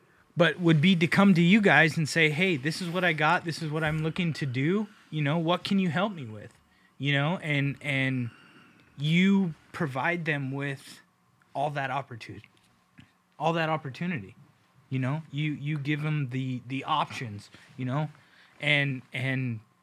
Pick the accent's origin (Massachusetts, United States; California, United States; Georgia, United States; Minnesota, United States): California, United States; Orangevale; So I grew up in Orangevale, California, which is basically a suburb of Sacramento. It's just across the river from Folsom, California.